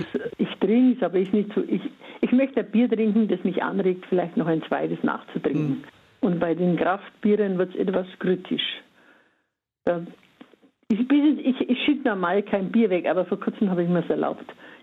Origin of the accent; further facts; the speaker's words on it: Bavaria, Germany; Ich komme aus dem Fränkischen und da gab es bei uns mehr oder weniger Most oder Apfelwein.